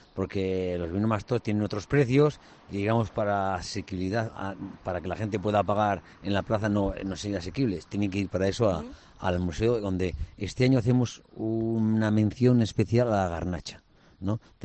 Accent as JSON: {"language": "Spanish", "town": "Aldeanueva de Ebro", "region": "La Rioja", "country": "Spain", "tie": "born or raised there", "said": "el vino, la viticultura, es, digamos, el 90% de la vida de mi pueblo, con lo cual es donde tenemos que echar siempre el resto a la hora de promocionar nuestros vinos y nuestros viñedos."}